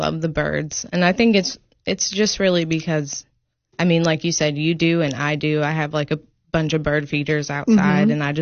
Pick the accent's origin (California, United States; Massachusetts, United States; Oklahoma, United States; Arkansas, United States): California, United States; Lancaster; I'm originally from California.